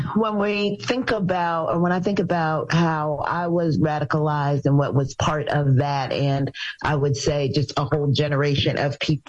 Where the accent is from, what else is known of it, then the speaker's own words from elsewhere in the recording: United States; born there; as a Ghanaian born in the United States, something just focused on Ghana